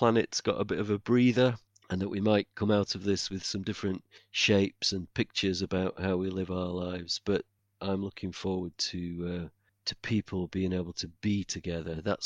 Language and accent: English; Yorkshire and the Humber, United Kingdom; And I'm a Yorkshire man.